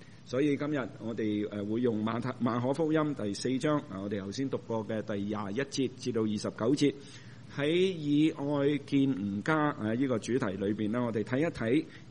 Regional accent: China; 我们中国人的农历新年就快到了

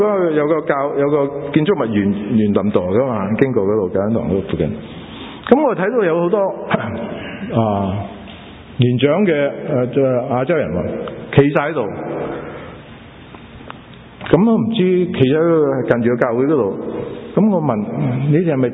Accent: United States; 唔单止我哋美国人注重我哋自己嘅自由

